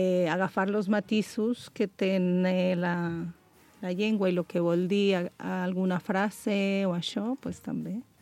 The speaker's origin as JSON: {"language": "Catalan", "country": "Colombia", "said": "De Colòmbia."}